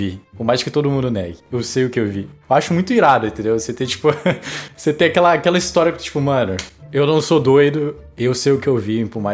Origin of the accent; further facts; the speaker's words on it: Amazonas, Brazil; eu sou do Amazonas, né?